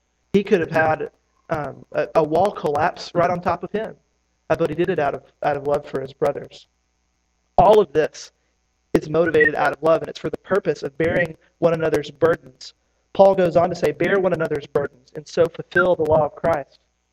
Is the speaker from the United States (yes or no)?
yes; Tennessee, United States; now in Kentucky, United States; I recently got a Kentucky driver's license, which is, I'm from Tennessee. I moved up here a year and a half ago